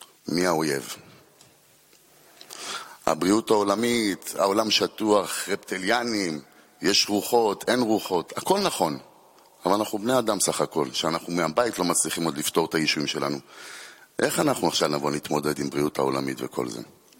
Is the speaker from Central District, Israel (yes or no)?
no; Bat Yam, Tel Aviv District, Israel; born there; נולדתי בבת ים, אני אבא לשלושה ילדים